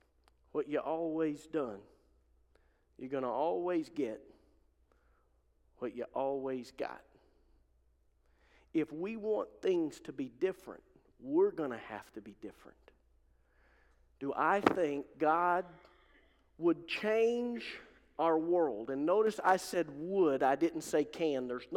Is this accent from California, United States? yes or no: no; Altus, Oklahoma, United States; When I was a kid growing up in Altus, I probably told you a little bit or alluded to this a few times.